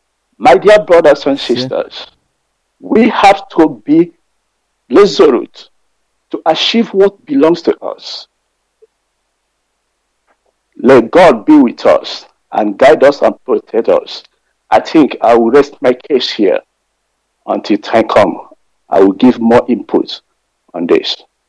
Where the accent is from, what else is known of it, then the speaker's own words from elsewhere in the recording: Ezimefite, Anambra, Nigeria; I hail from Ezimefite in Agolata, Biafra land.